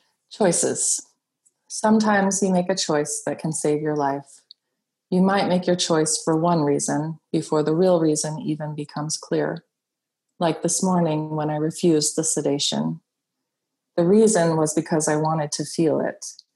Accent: Chico, California, United States; Growing up in Chico, and especially as a teenager, I wanted to go to San Francisco as much as possible.

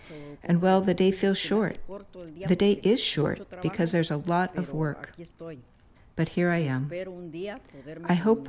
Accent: Putla de Guerrero, Oaxaca, Mexico; moved away as an adult; now in United States; I'm originally from Putla de Guerrero, Oaxaca. I came to the United States because my husband had already been here since 1986.

